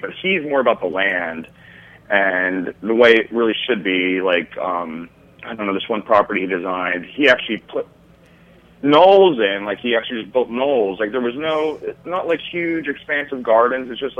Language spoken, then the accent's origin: English; Brooklyn, New York, United States; I'm from Brooklyn.